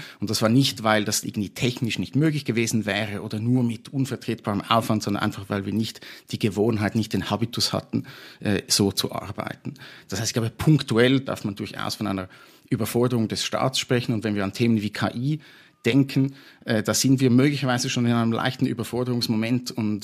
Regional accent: Switzerland; Gleichwohl sehe ich auch bei uns in der Schweiz sehr viel Verbesserungspotenzial.

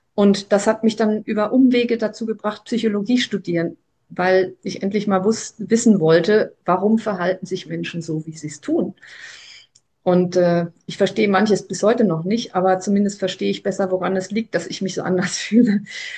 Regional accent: Rhineland-Palatinate, Germany; now in Kiel, Germany; weil ich immer ans Meer wollte, bin ich nach Kiel gezogen zum Studium nach Kiel. Aber aufgewachsen bin ich in der Südpfalz

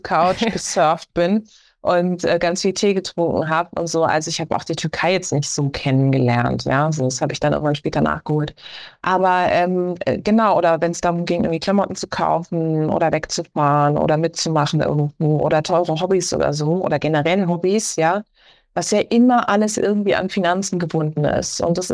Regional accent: Karlsruhe, Baden-Württemberg, Germany; ich bin eben in Karlsruhe groß geworden, was auch eine wunderschöne Stadt ist, um groß zu werden, weil es klein und überschaubar ist.

